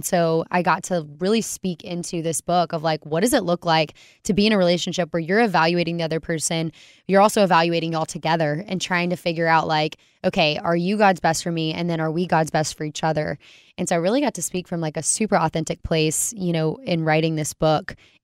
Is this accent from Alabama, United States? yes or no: yes; Alabama, United States; born there; now in Waco, United States; Well, not born and raised. I was born in Alabama.